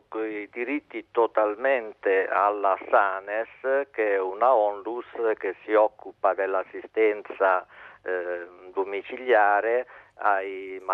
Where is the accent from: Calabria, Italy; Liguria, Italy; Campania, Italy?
Liguria, Italy; now in Rome, Italy; io sono un ligure trapiantato a Roma ormai da 40 anni, quindi un cosiddetto romano di adozione